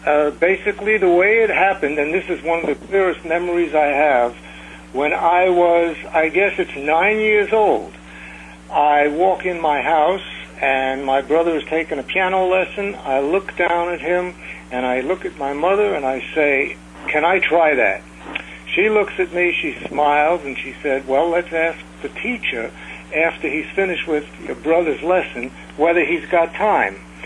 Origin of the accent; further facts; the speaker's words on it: Bronx, New York, United States; born there; I was born in the Bronx.